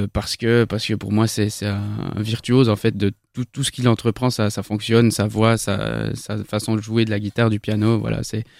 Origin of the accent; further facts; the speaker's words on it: Switzerland; vous allez me dire, je suis suisse.